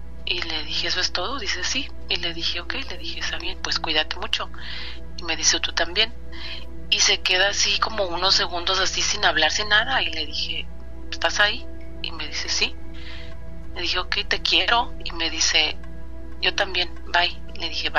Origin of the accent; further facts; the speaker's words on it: Guerrero, Mexico; now in United States; Estoy en California, pero soy de Guerrero.